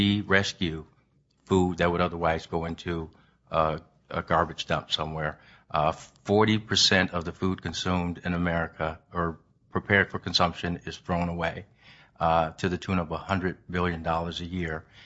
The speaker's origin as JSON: {"language": "English", "town": "Chicago", "region": "Illinois", "country": "United States", "said": "and I am from Chicago, so you don't sit along, but we're a good neighbor."}